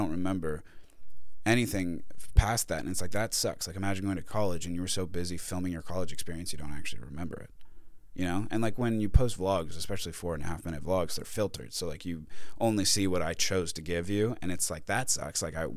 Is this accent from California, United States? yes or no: yes; Carlsbad, California, United States; I was in my hometown of Carlsbad with like a group of people.